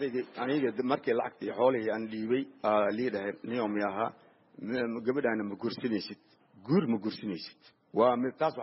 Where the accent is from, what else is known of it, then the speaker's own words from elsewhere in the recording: Mogadishu, Banaadir, Somalia; also born or lived in Lower Juba; Waxaan ku dhashay anigii Jubada Hoose, waxaan ku soo barbaaray Muqdisho.